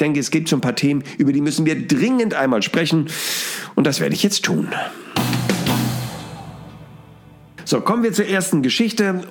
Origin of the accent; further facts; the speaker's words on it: Hamburg, Germany; als Hamburger